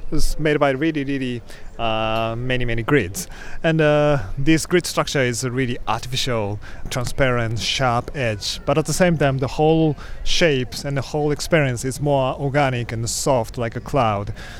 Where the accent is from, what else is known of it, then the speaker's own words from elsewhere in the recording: Tokyo, Japan; English is a second language; from Tokyo.